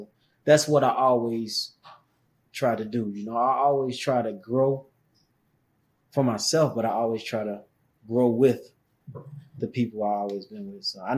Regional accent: Cincinnati, Ohio, United States; I've always been a Cincinnati fan because my dad, he always been a Cincinnati fan.

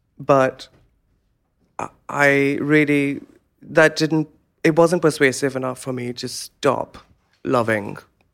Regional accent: Lahore, Punjab, Pakistan; now in Ohio, United States; I started painting when I moved from Lahore to Ohio. Mm-hmm. I did not know very much about American culture before that, apart from the culture that is exported.

